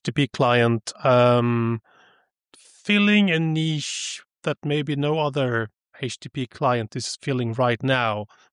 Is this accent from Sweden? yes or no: yes; Sweden; moved away as an adult; now in Barcelona, Spain; living in Barcelona. Emigrated because I can't stand Swedish winters. And I grew up in Sweden and sort of same height as Stockholm, but closer to Norway than to Stockholm. And then went to university up in North Sweden at Luleå.